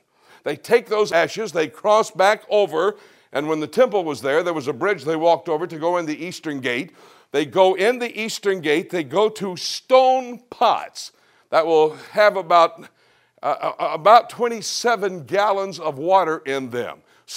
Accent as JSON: {"language": "English", "town": "Miami", "region": "Florida", "country": "United States", "tie": "born there", "said": "I was born in Miami, Florida, in the city."}